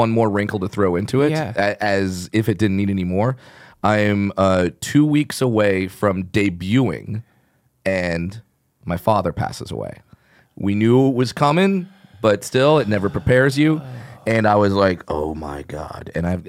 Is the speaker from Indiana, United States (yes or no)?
no; California, United States; and I came up in LA, where you know I grew up in Orange County.